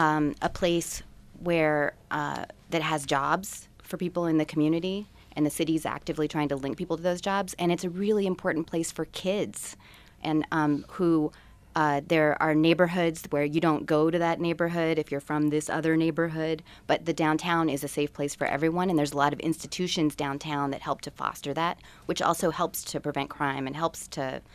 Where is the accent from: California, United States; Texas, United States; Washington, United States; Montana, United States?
California, United States; Oakland; I hate to keep bringing it back to Oakland, California, but it is my hometown